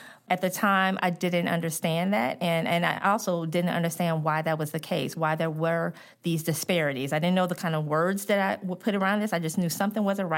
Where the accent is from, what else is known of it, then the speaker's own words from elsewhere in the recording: St. Louis, Missouri, United States; So I always like to share that I am originally from North St. Louis, and I'm from a very historic neighborhood within the African-American community known as the Vail neighborhood.